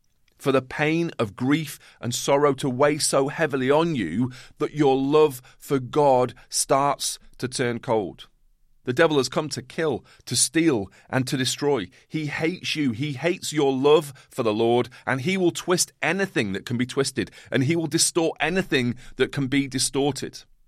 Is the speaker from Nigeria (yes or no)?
no; United Kingdom; Maybe we're too British at times and don't want to overstep the mark